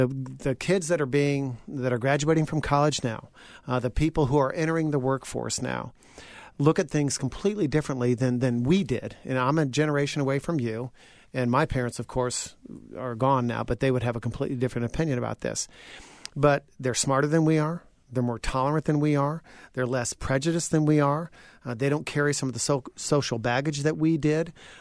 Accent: West Lafayette, Indiana, United States; You know, growing up in West Lafayette, a lot of what I was exposed to in Lafayette, it was completely new.

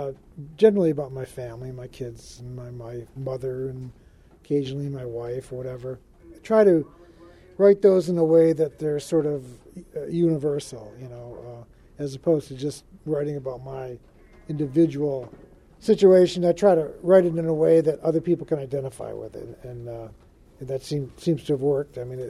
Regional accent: Detroit, Michigan, United States; I grew up in Detroit, in the city of Detroit.

